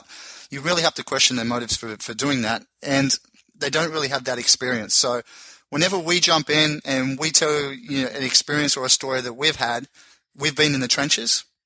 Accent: Tasmania, Australia; born there; also born or lived in Brisbane; I was born in Tasmania and I studied in Brisbane in Australia.

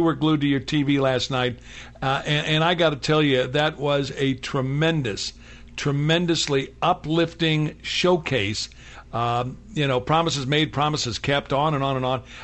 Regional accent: Kansas City, Missouri, United States; She also happens to hail from my hometown of Kansas City.

